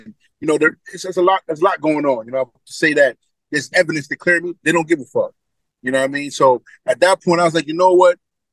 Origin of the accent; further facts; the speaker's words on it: Brooklyn, New York, United States; Man, I'm from Brooklyn, man.